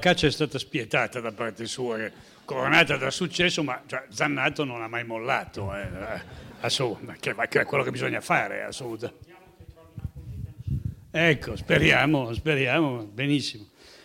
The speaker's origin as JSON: {"language": "Italian", "town": "Desio", "region": "Lombardy", "country": "Italy", "tie": "born there", "said": "Io, come capite dall'accento, non sono di Cernusco, però qui vicino sono nato a Desio, che in fondo tutto sommato non è molto lontano."}